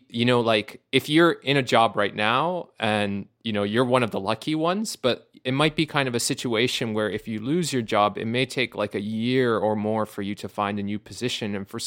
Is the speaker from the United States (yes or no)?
no; Canada